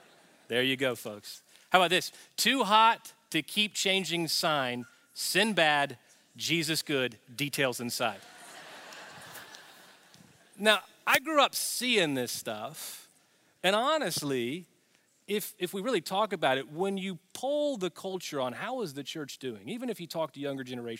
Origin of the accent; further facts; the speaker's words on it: Tennessee, United States; because I grew up in the Bible Belt in Tennessee, I saw these church signs that had these slogans on them.